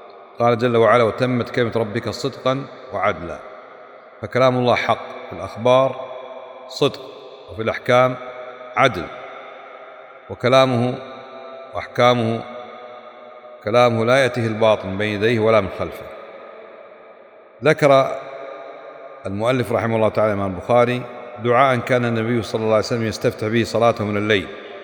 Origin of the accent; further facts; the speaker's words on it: Kuwait; وأنا زائركم من الكويت